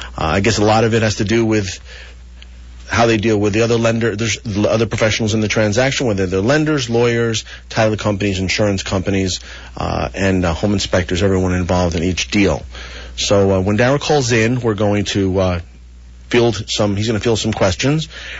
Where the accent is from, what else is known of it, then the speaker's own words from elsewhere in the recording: New Rochelle, New York, United States; I'm from New Rochelle. I have some friends from there as well.